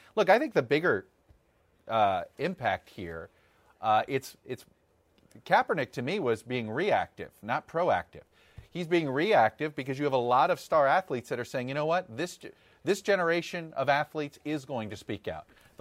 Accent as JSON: {"language": "English", "town": "Miami", "region": "Florida", "country": "United States", "tie": "born or raised there", "said": "Me as a kid, growing up in Miami, believe it or not, where a lot of my friends were Dolphins fans, the Dolphins fans couldn't stand the Jets."}